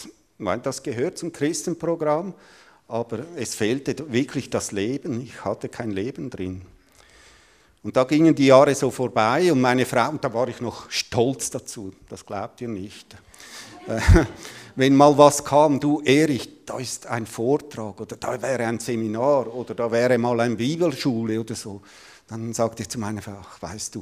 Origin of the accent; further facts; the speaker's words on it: Eastern Switzerland, Switzerland; und ich komme aus der Ostschweiz und bin verheiratet.